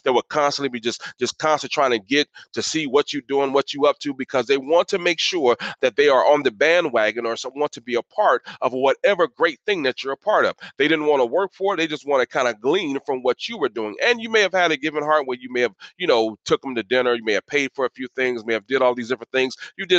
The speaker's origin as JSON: {"language": "English", "town": "Tampa", "region": "Florida", "country": "United States", "tie": "born or raised there", "said": "I was born and raised in Tampa. I've seen the old Tampa Bay Buccaneers."}